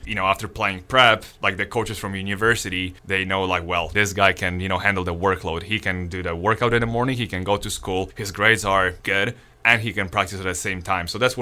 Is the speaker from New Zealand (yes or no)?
no; Poland; English is a second language; moved away as an adult; the biggest challenge for me as a coach was I come from Poland, right? And for me to come here, it's a little bit different culture.